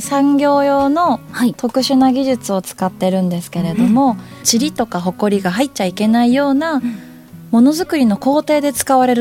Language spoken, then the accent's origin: Japanese; Higashikagawa, Kagawa, Japan; moved away as an adult; 私が東香川市出身なんですけれども、大学進学を機にしばらく県外に出ておりまして、